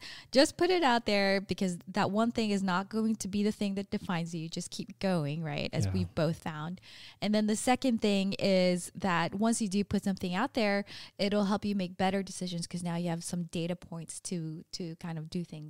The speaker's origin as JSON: {"language": "English", "country": "Australia", "accent": "Australian", "second_language": "English", "said": "And also, like I say, like English is my second language. So I'll say a lot of things kind of the wrong way. And sometimes with an Australian accent, you will notice."}